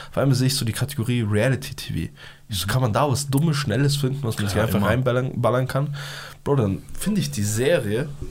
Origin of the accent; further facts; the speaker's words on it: Afghanistan; Genau, bei Pashtunen, also dem Stamm, wo ich herkomme.